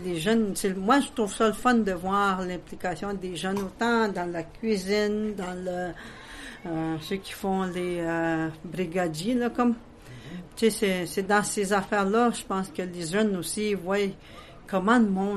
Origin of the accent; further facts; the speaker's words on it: Kitcisakik, Quebec, Canada; Je viens de Kitsagik.